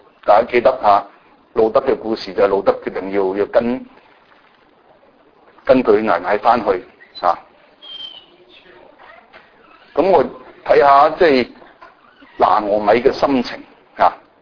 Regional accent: Chaozhou, Guangdong, China; 我係潮州人。

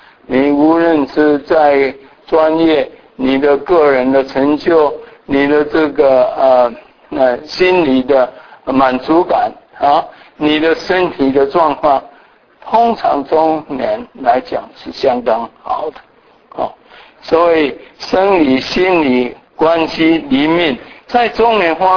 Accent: Kaohsiung, Taiwan; 我记得小时候我很喜欢农村的生活，我是在高雄长大

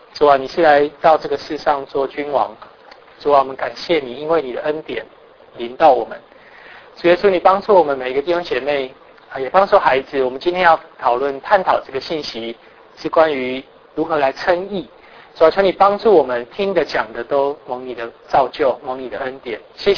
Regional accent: Taichung, Taiwan; 那我从小就住在台中，所以我们在台中这个地方，我们搬了八次家。

